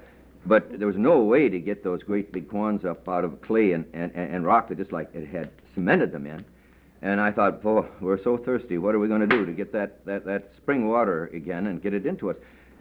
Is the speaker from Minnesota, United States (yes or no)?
yes; Ada, Minnesota, United States; I was brought up in the Red River Valley, in the piety of the Red River Valley myself, Ada, Minnesota, Detroit Lakes.